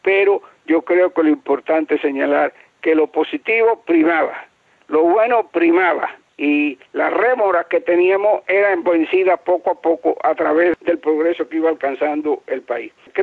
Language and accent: Spanish; Cuba; yo vengo de un pueblicito de campo, yo no soy habanero ni nada de eso